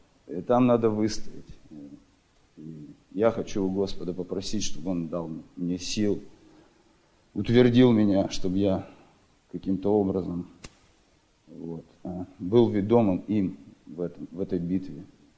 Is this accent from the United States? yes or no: yes; Salem, Oregon, United States; я из Сейлома, Сейлом, Орегон.